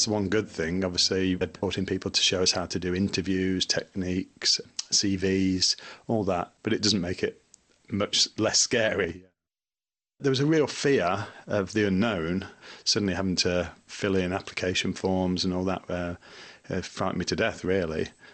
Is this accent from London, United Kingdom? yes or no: no; Coventry, West Midlands, United Kingdom; I'm 48 years old. I was born and bred in Coventry in Wycombe.